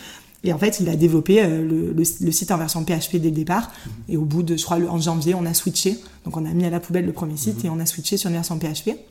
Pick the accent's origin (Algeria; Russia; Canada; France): France; Marseille, Provence-Alpes-Côte d'Azur; Parce que nous, chez nous, à Marseille, on dit ça. On redescend à Marseille.